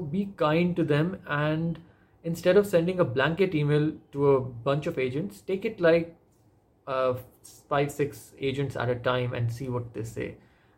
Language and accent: English; Pakistan; But as a Pakistani author, I think it's even more difficult. Pakistan is a country of over 220 million people